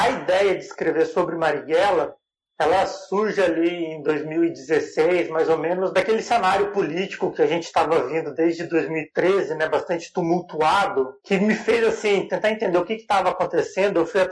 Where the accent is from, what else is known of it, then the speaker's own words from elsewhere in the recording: São Paulo, Brazil; né? Sou daqui do interior de São Paulo